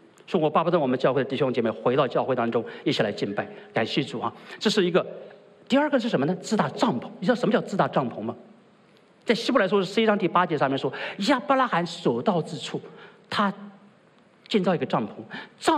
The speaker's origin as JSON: {"language": "Chinese", "country": "China", "said": "所以我们中国人在跟人家良好的追求，一路走好，不知道往哪儿走啊"}